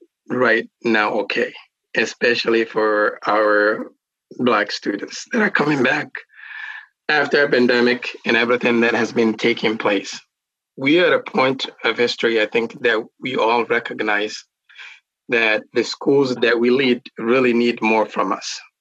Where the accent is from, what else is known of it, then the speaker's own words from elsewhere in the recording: Kenya; now in United States; I grew up in Kenya.